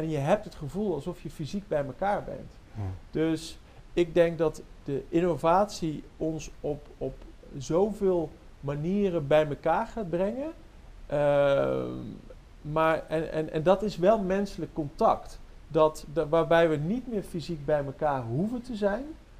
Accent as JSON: {"language": "Dutch", "country": "Netherlands", "said": "Oh, ik denk dat wij als Nederlanders over het algemeen best wel vooruitstrevend zijn."}